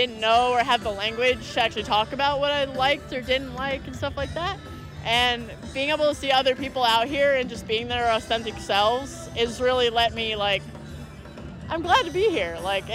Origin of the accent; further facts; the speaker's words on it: Pennsylvania, United States; now in Springfield, United States; I'm from Pennsylvania, but I moved to Springfield like a couple years ago.